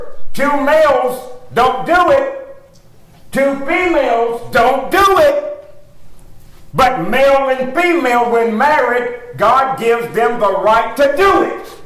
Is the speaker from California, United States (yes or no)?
no; Tennessee, United States; as a little country boy would, born and raised in Middle Tennessee, right on the Alabama line, on a little farm